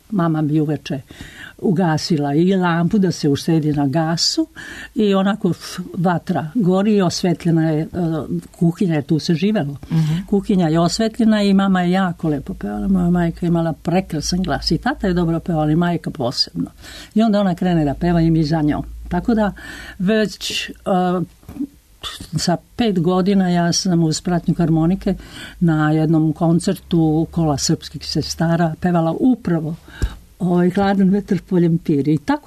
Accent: Čačak, Moravica District, Serbia; also born or lived in Guča; ja sam u Guči završila prvi raz do osnovne škole. Kasnije je tata sa službom prešao u Čačak i u Čačku sam dovršila osnovnu školu, 4 razreda gimnazije, a onda sam upisala učiteljsku školu u Užicu

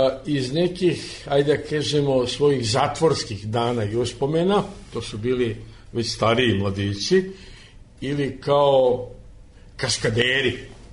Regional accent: Belgrade, Serbia; na upit odakle si, ja sam često znao da kažem sa Slavija

